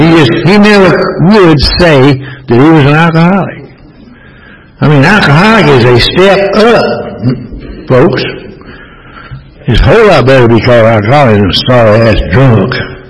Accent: Atlanta, Georgia, United States; I was raised in Atlanta

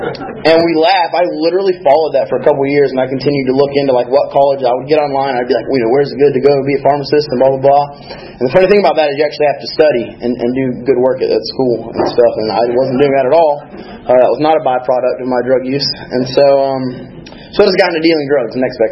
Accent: Georgia, United States; So, jumping into the story, let's see, I'm from North Georgia.

